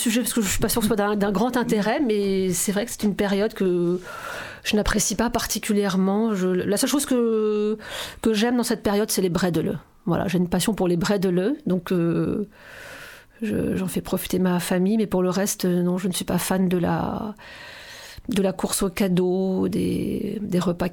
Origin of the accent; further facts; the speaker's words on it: Grand Est, France; Et puisque j'ai grandi en Alsace, c'est ici que j'ai fêté un certain nombre de Noël.